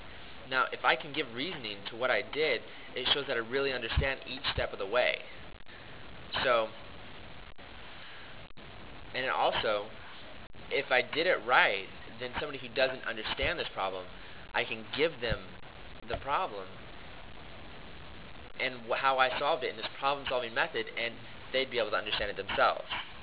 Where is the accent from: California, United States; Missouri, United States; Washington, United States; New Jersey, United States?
California, United States; California City; also born or lived in Ramstein; I'm from California City, California. And I also spent some of my younger years in Ramstein, Germany.